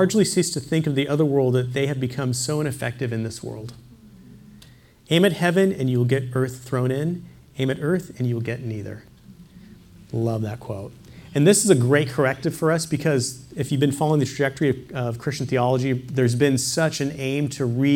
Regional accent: United States; because I'm an American and we need to end on a happy note.

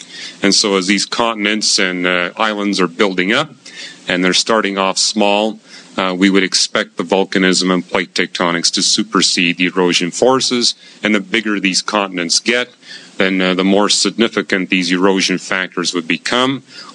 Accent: Vancouver, British Columbia, Canada; now in United States; Tides here in California are kind of tiny. Where I grew up in Vancouver, they were quite large.

